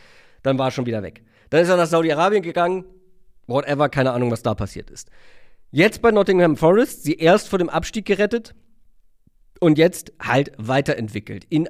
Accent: Hamburg, Germany; Grüße zurück in meine Heimat.

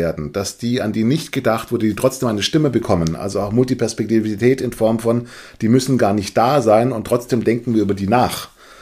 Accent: Baden-Württemberg, Germany; als gebürtiger Schwabe

